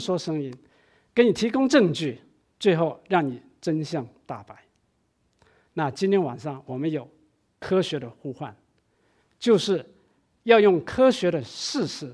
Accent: Guangdong, China; 我是广东人，广东人，出生在那个广东最北的一个山区，在乡下里面出生。

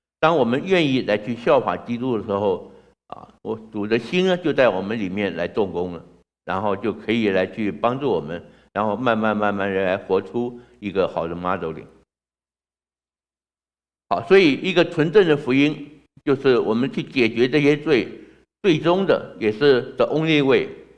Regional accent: Taiwan; 他说你不是本地人，我对我是台湾来的

